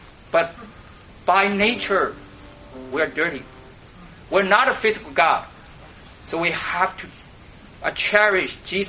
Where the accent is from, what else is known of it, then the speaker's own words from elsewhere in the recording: China; English is a second language; as I grew up in China